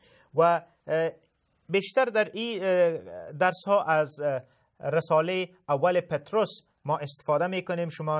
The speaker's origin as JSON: {"language": "Persian", "country": "Afghanistan", "tie": "born or raised there", "said": "ما در این در افغانستان تولد شدیم، بزرگ شدیم و به عیسی مسیح ایمان آوردیم"}